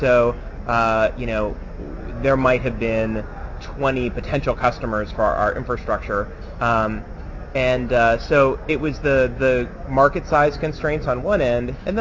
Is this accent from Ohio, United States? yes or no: yes; Ohio, United States; I'm from Ohio, which is like the Canada of the States, so dispositionally I'm suited to Canada, I guess.